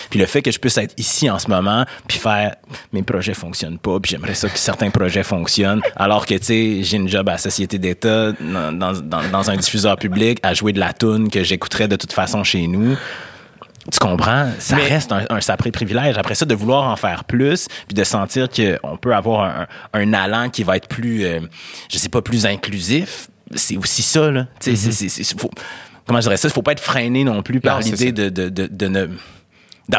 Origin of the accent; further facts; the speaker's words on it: Quebec City, Quebec, Canada; moi, j'ai grandi à Québec. Mes parents étaient pas riches, mais ils étaient pas pauvres.